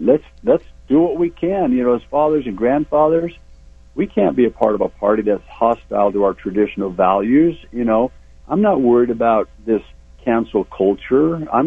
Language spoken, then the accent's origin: English; North Las Vegas, Nevada, United States; When North Las Vegas was going under, I grew up here, so this is my hometown.